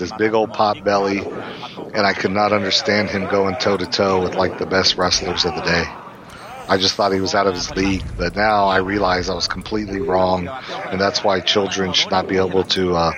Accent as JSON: {"language": "English", "region": "Texas", "country": "United States", "said": "I only know Dick Murdoch's from Texas because, well, I'm from Texas, and Texas is all that matters."}